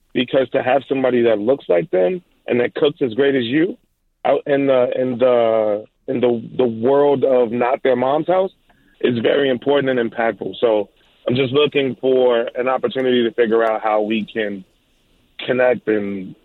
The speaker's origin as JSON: {"language": "English", "region": "New York", "country": "United States", "lives_now": "Saint Paul, United States", "said": "I am not from Minnesota. I am a transplant from New York. I just moved here in January"}